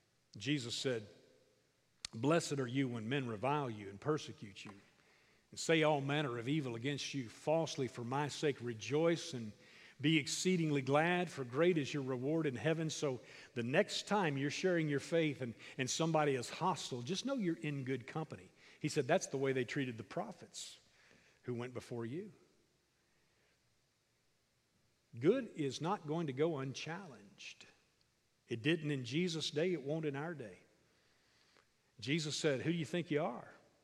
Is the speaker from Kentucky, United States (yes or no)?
yes; Kentucky, United States; I grew up in Kentucky.